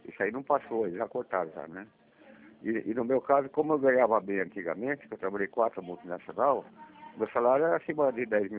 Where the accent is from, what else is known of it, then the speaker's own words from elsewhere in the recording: São Paulo, Brazil; now in Curitiba, Brazil; Eu sou de São Paulo mesmo, de permissão, né?